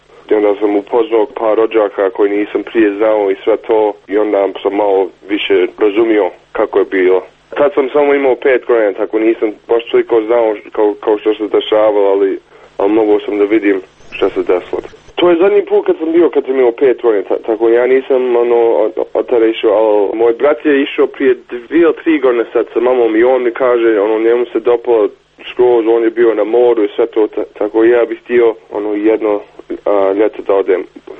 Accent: Sarajevo, Federation of Bosnia and Herzegovina, Bosnia & Herzegovina; also born or lived in Germany; now in Kitchener, Canada; Ja sam tako iz Sarajeva do Njemačke, do Kanade

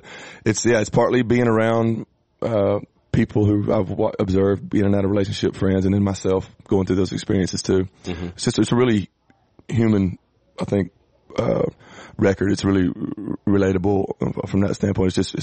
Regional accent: Georgia, United States; But I grew up in Atlanta, or mm-hmm. about an hour from Atlanta

